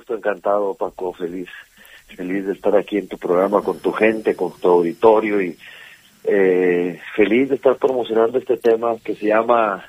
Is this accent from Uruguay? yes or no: no; Mexico; now in Spain; yo soy mexicano, e independientemente que vivo acá en España y que estoy enamorado de España, sigo trayendo lo mexicano en la sangre.